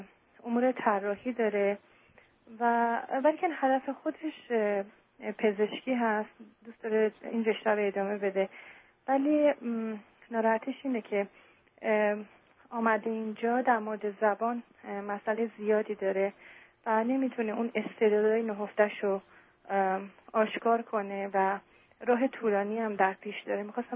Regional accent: Iran; moved away; من یه دختر دارم حدود 22 سالشه و ما تقریبا 2 سال و نیم از ایران اومدیم.

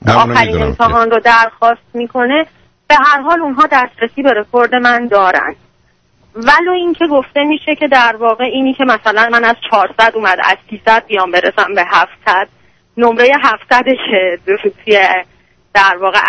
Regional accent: Iran; now in United States; حدود 4 سال هستش که از ایران اومدم امریکا.

